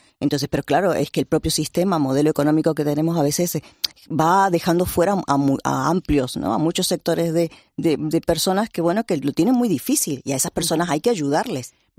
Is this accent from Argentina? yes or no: yes; Córdoba, Argentina; born there; yo nací en Córdoba, en una ciudad muy pequeña en Argentina